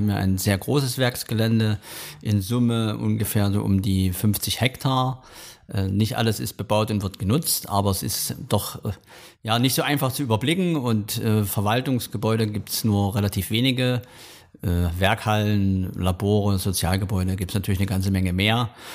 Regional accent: Freital, Saxony, Germany; born there; Ich bin geboren in Freital, das ist im Osterzgebirge.

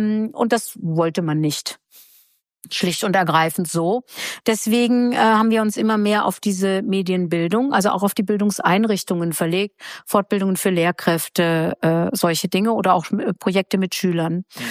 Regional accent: Germany; ich bin Wessi. Mehr Wessi wie mich gibt's gar nicht. Ich komme direkt von der holländischen Grenze

